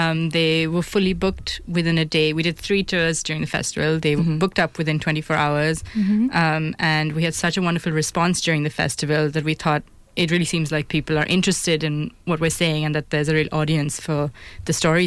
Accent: New Delhi, Delhi, India; I'm also an archaeologist from New Delhi, India, and I'm finishing up my PhD in the Department of Archaeology here in Cambridge.

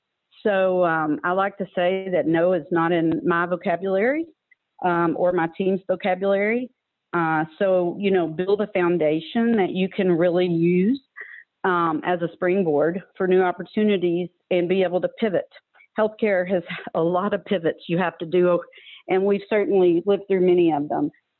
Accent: Texas, United States; now in Maryland, United States; Well, I still say go Cowboys, even though it's not all that popular.

